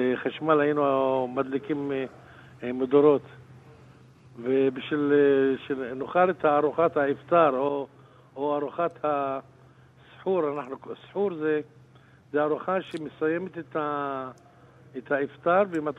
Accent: Kafr Qana, Northern District, Israel; כי אני נולדתי בכפר קנה, אוקיי? והזכרונות שלי בכפר קנה זה בשנות ה-60-70.

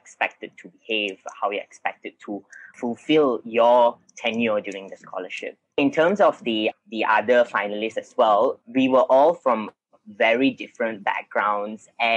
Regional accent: Ipoh, Perak, Malaysia; now in Kuala Lumpur, Malaysia; I moved from Ipoh to KL to study when about 4 years ago, six years ago.

